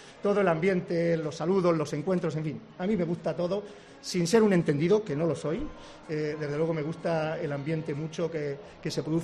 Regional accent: Spain; está en nuestros genes, no solo como españoles

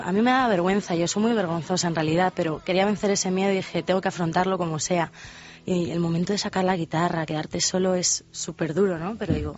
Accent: Pinto, Community of Madrid, Spain; Bueno, soy de Madrid, de, para ser exactos, de Pinto, ¿no?

